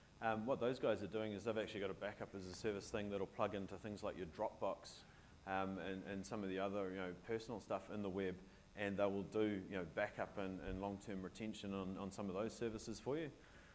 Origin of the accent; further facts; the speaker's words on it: New Zealand; from New Zealand.